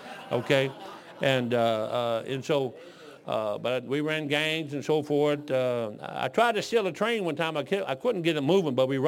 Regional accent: Detroit, Michigan, United States; No, I'm from Southwest Detroit, man. But I've been all over that place.

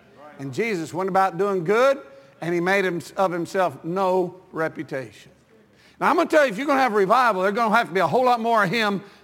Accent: Texas, United States; I said, well, I'm from Texas, and we try to be nice, but since you're from New York, I'll just put it to you straight.

